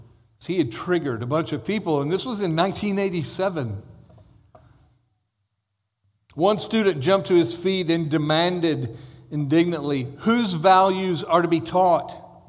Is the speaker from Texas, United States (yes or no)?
yes; Texas, United States; It was about a bunch of Ivy League educators, which I'm from Texas, so you can imagine my opinion of Ivy League educators.